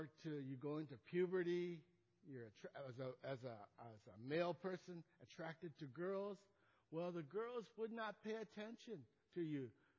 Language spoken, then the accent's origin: English; Japan; English is a second language; now in Gardena, United States; Most of you know that I came from Japan, me and my brother. English is my second language, and so we had to adapt. We moved to Gardena in 1965.